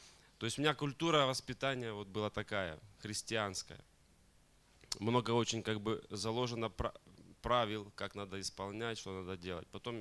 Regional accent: Ukraine; now in Spain; Я живу в Вигересе, Испания. Сам украинец по национальности. Здесь 4 года уже живу с женой.

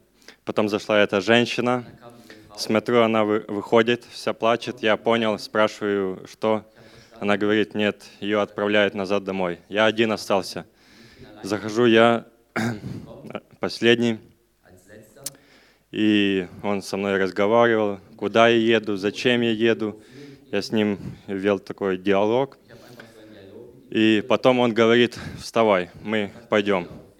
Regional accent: Ukraine; now in Germany; Я приехал с Украины.

